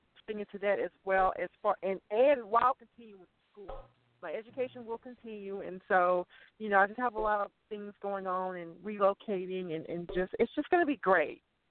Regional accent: Mississippi, United States; I just want to bring back more positive resources, because along with acting, I want to learn how to write and produce and come back to Mississippi and show other trans folks' stories.

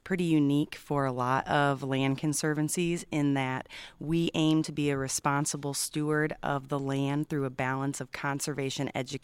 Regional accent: Illinois, United States; now in California, United States; I'm from Illinois. And so being out here in this Mediterranean climate

